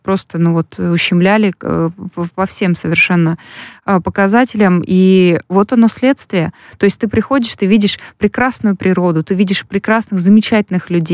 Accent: Altai Krai, Russia; я сама сибирячка с Алтайского края

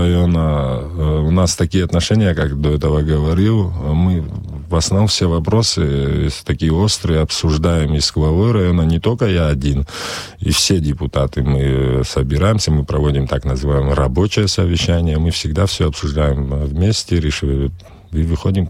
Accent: Shitskvara, Abkhazia, Georgia; Вот сейчас в моем родном селе в Шицкварах 11 учеников.

